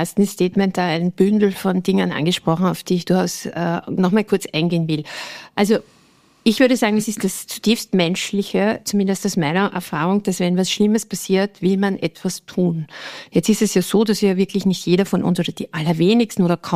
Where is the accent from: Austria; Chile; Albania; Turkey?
Austria; als Österreicherin